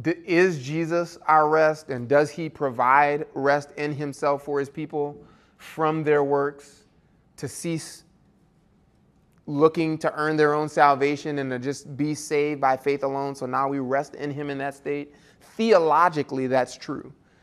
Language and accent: English; New Orleans, Louisiana, United States; And I'm from New Orleans. We eat really good.